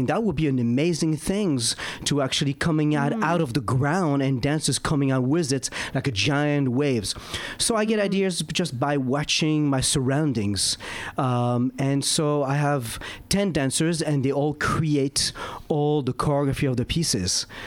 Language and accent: English; Paris, Texas, United States; I'll tell you, I'm from Paris, Texas. I'm not from Paris, France.